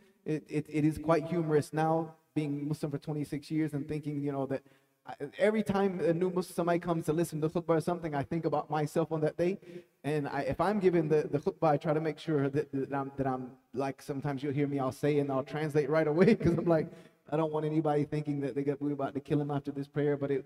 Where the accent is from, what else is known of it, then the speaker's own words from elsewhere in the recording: the South, United States; I was born and raised in the South just like you.